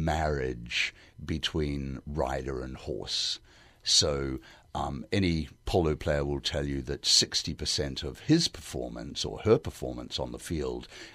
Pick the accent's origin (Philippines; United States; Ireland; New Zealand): New Zealand; Aotearoa New Zealand, my home country